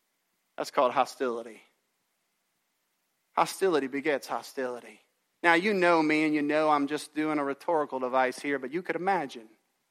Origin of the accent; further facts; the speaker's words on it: the South, United States; I'm white. I'm a Southerner. I'm Scotch-Irish.